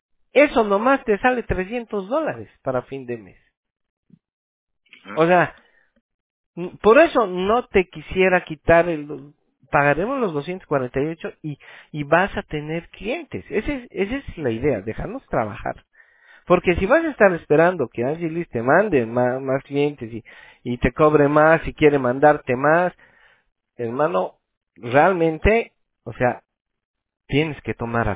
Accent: Bolivia; now in Anaheim, United States; Yo soy boliviano, pero estoy viviendo aquí en Anaheim, en California.

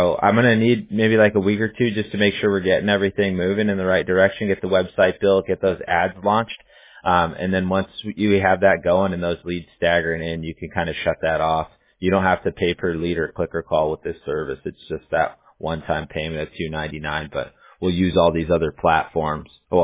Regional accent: Huntington Beach, California, United States; now in Newport Beach, United States; But I grew up in Huntington Beach, and then I live in Newport Beach now

